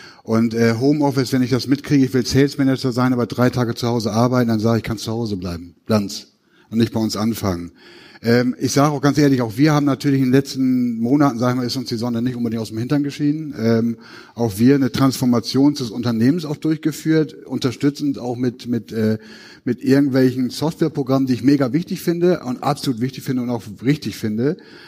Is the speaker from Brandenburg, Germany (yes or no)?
no; Lower Saxony, Germany; wie man hört, ich komme aus Ostfriesland